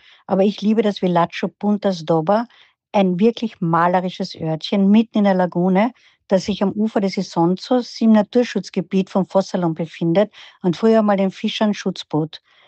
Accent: Austria; Ich als Österreicherin

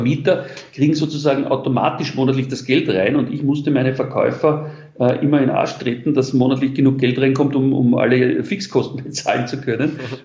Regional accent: Vienna, Austria; Also ich bin in Wien geboren. Es ging in ganz einfachen Verhältnissen in Wien in einem Arbeiterbezirk.

